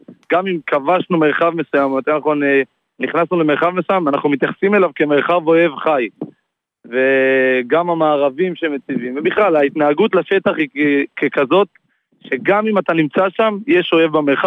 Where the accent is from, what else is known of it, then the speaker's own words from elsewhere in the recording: Rosh HaAyin, Central District, Israel; now in Tel Aviv, Israel; אני מאזור דיזינגוף גורדון. אני במקור מראש העין, תל אביבי בשנתיים.